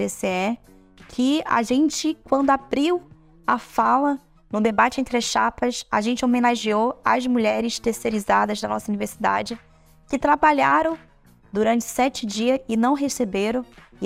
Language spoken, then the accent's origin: Portuguese; Bahia, Brazil; now in Rio de Janeiro, Brazil; eu sou nordestina, sou do interior da Bahia, e minha mãe, né, tipo, veio pro Rio de Janeiro em busca de melhores condições de trabalho